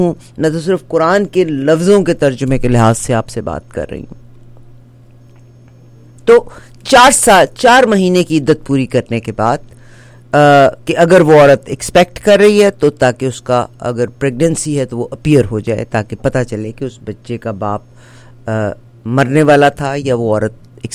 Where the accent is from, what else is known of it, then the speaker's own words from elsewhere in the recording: Pakistan; میں پاکستان سے تعلق رکھتی ہوں.